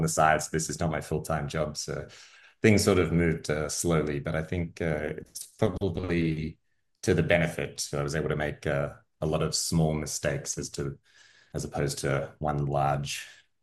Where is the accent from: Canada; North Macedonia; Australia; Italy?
Australia; Melbourne, Victoria; also born or lived in Montpellier, France; I was born in Melbourne, so I'm from here. I guess I moved to France with my partner at the time.